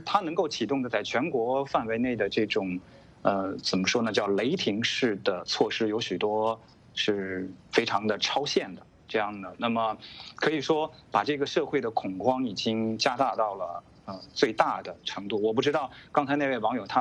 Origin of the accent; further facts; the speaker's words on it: Beijing, China; 我是北京人，我经历过那个，所以我感受到了那种这个痛苦。